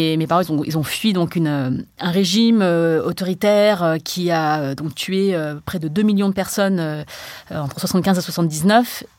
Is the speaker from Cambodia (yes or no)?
yes; Cambodia; parce que je suis chinoise du Cambodge